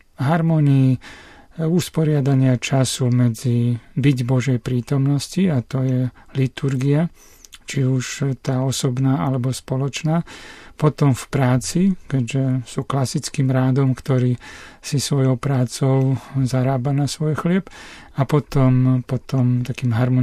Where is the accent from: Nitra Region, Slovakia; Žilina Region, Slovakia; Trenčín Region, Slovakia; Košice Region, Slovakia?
Nitra Region, Slovakia; Veľké Vozokany; Z Veľkých Vozokan, na ktoré som hrdý a kde som ešte mohol byť včera chvíľu.